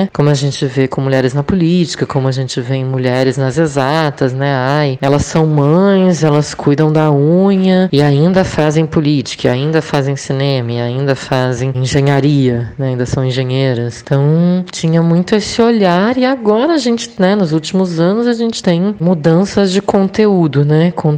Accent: Porto Alegre, Rio Grande do Sul, Brazil; Mas eu sou de Porto Alegre e não tinha um curso de cinema lá.

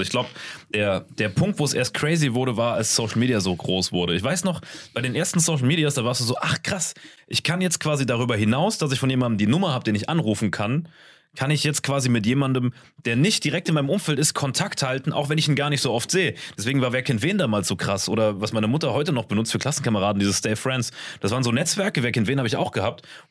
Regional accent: Saarland, Germany; Bei uns im Saarland gab es Gesichterparty.

